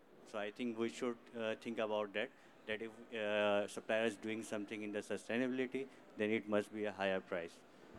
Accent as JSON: {"language": "English", "country": "Pakistan", "second_language": "English", "said": "I am from Pakistan."}